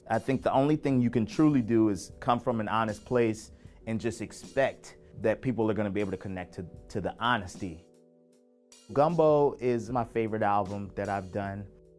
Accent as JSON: {"language": "English", "town": "New Orleans", "region": "Louisiana", "country": "United States", "tie": "born there", "said": "I was born in New Orleans, Louisiana. My father's a preacher, so I grew up a preacher's kid."}